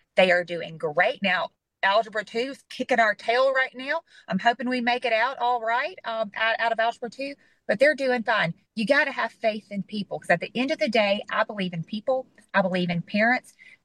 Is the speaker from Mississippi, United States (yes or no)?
yes; Mississippi, United States; because I'm a Delta girl, born and raised in Mississippi Delta. I'm from Sunflower County